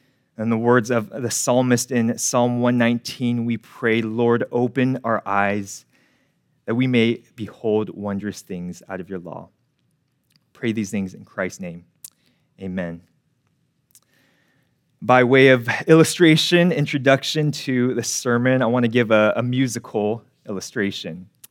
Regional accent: California, United States; Well, for you, I'm from Northern California

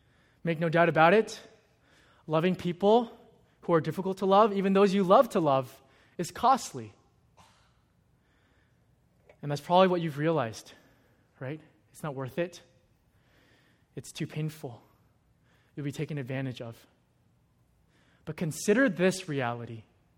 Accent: California, United States; I'm from Northern California, and so I was home briefly for the holidays, and I was carless there

